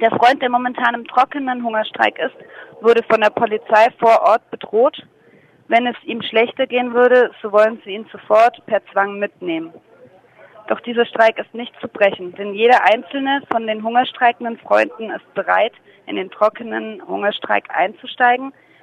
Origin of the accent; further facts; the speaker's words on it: Iran; now in Germany; Wir kommen aus dem Iran.